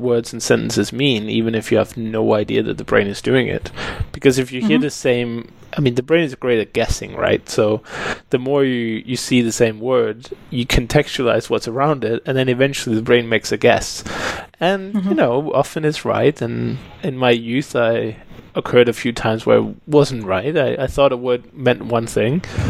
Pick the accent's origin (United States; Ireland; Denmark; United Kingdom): Denmark; I grew up in Denmark, and most of the culture there was American.